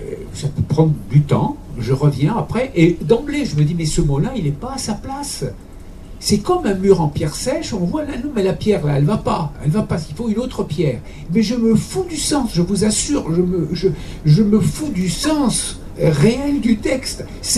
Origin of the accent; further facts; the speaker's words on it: Sartène, Corsica, France; mes grands-parents maternels m'ont récupéré et j'ai été élevé à Sartène. Voilà, donc moi j'ai baigné dans l'ambiance corse très très tôt. J'ai appris le corse d'emblée, d'après ce qu'on me dit.